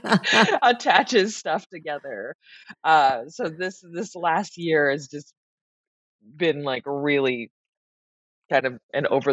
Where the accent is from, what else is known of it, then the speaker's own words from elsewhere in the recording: San Francisco, California, United States; I grew up in San Francisco, where I went to public school